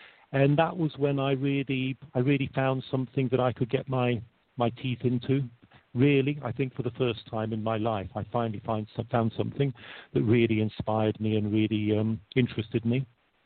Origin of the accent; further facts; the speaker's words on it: Wimbledon, London, United Kingdom; I was born in Wimbledon in London. You can tell from my name that I come from a Polish background.